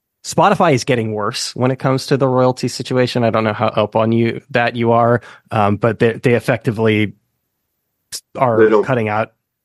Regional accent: California, United States; now in New York, United States; I'm from California originally, but I'm in New York now. I'm from the Bay Area.

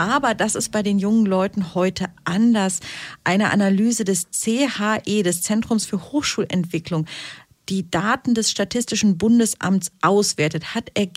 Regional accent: Hamburg, Germany; in der ich auch noch in meiner Heimat Hamburg gewohnt habe, auch noch zu Hause bei meinen Eltern, nämlich 1996.

